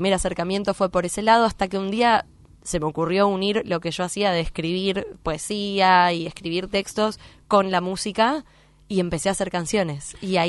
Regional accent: Buenos Aires, Argentina; Sí, yo nací en... Sí, soy de Villa del Parque, siempre me crié allá, fui al colegio allá

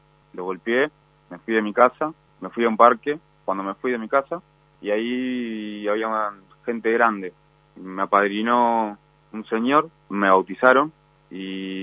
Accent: Buenos Aires, Argentina; born there; En Palermo, Capital Federal.

